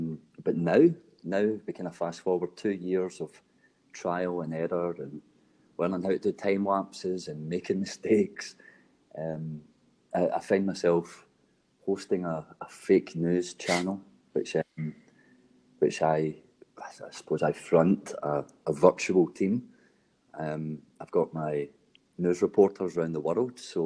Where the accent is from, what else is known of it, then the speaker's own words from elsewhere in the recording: Glasgow, Scotland, United Kingdom; being Glaswegian and trying to speak to an international audience has its problems